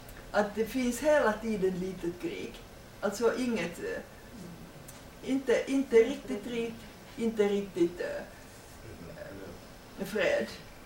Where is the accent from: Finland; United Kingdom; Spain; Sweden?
Finland; som finsk frilansjournalist och författare utan stora ekonomiska stöd